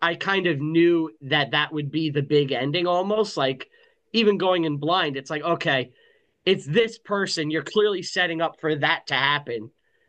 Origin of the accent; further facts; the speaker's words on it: Staten Island, New York, United States; It's not a spoiler, but look, I'm from Staten Island.